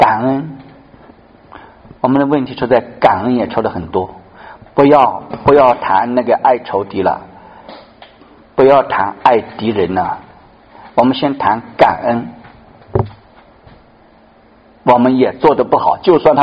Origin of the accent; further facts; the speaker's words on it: China; 我们中国人也是，我们传统也是什么